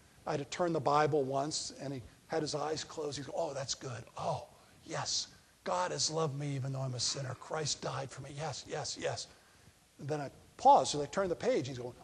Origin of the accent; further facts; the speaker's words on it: Annapolis, Maryland, United States; Growing up in Annapolis, seeing how midshipmen lived